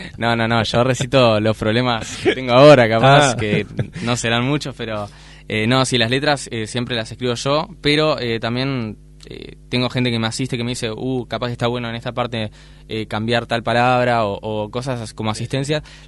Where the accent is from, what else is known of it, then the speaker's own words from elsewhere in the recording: Tacuarembó, Uruguay; born there; now in Montevideo, Uruguay; Soy nacido en Tacuarembó, o sea, resido en Montevideo con mis viejos, sí. Pero toda mi familia, bueno, casi toda mi familia está conectada, sí, a Tacuarembó, sí.